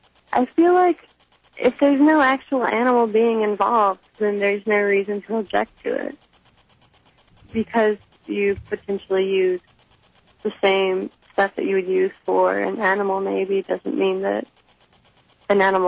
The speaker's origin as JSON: {"language": "English", "town": "Provo", "region": "Utah", "country": "United States", "tie": "born or raised there", "said": "Yeah, I grew up in Provo, Utah, which is literally the most conservative town in America."}